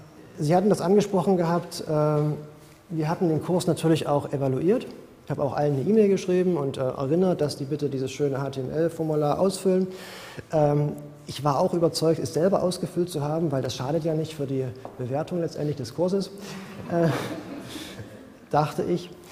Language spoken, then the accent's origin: German; Saxony, Germany; Vielleicht hört man es auch so ein bisschen, ich komme aus Sachsen